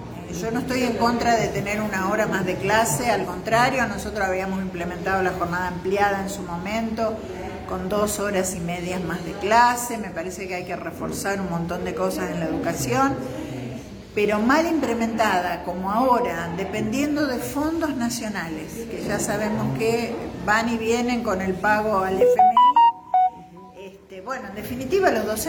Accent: Los Quirquinchos, Santa Fe, Argentina; yo soy hija de la bibliotecaria de más de 20 años de mi pueblo, de los Quirquinchos

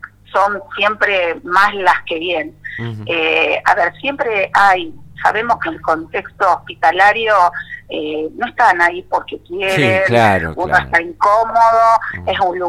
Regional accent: Casilda, Santa Fe, Argentina; Tenemos una compañera de Rosario y las restantes somos de Casilda

